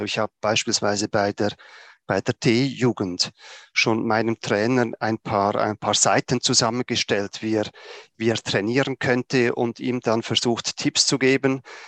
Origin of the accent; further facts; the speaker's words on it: Switzerland; accent: Swiss dialect; Ich hoffe, ihr versteht mich und mein Dialekt. Wie man gut hört, komme ich aus der Schweiz, bin aktuell auch in der Schweiz.